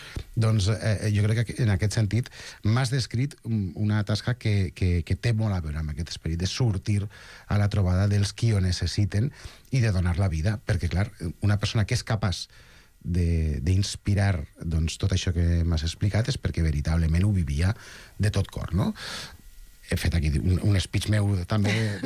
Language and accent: Catalan; Barcelona, Catalonia, Spain; A més, som del barri de Sants, tots, no?